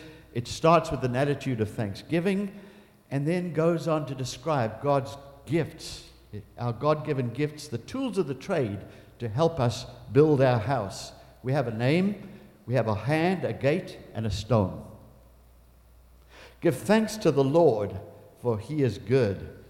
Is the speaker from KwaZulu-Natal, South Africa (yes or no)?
yes; Durban, KwaZulu-Natal, South Africa; I was raised in Durban in South Africa, and my parents had a beautiful home overlooking the city.